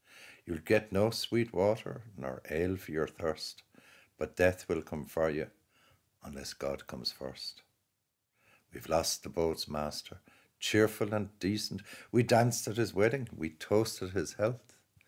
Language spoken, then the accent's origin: English; Cork, Munster, Ireland; growing up in Cork